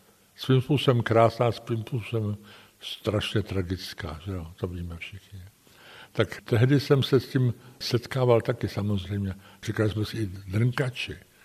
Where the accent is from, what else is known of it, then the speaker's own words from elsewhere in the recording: Ostrava, Moravian-Silesian Region, Czechia; also born or lived in Prague; Já myslím, že Ostravák jsem. Sice jsem se narodil jinde v Praze, protože otec po studiích zůstal v Praze. Otec byl Ostravák samozřejmě.